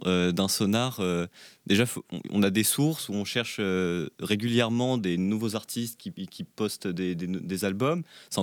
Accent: Rennes, Brittany, France; moi, vu que je suis de Rennes, je connaissais un petit peu le festival.

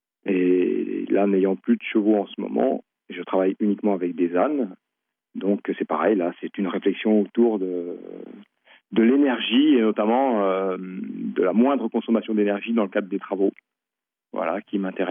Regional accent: Brittany, France; je suis natif du Nord, Ille-et-Vilaine

